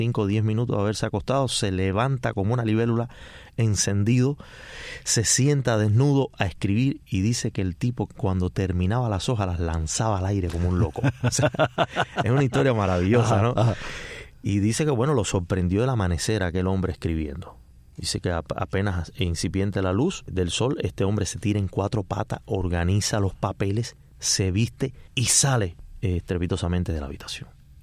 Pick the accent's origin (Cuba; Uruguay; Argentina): Cuba; empiezo a redescubrirme a mí como cubano